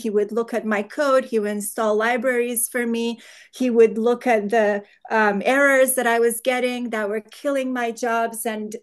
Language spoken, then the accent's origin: English; Romania; moved away as an adult; now in United States; I came from Romania. I started grad school in the US